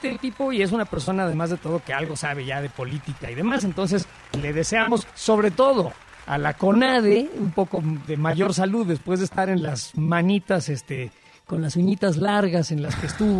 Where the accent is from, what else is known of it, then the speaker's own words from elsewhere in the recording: Mexico; ¿Somos mexicanos o qué pedo?